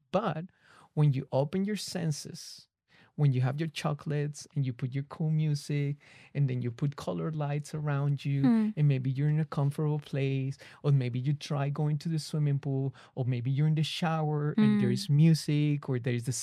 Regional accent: Colombia; And when they knew I'm from Colombia

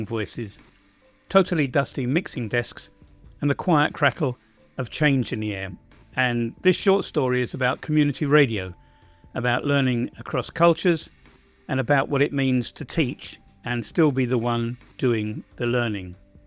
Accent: England, United Kingdom; now in Balkans; otherwise known as an Englishman in the Balkans.

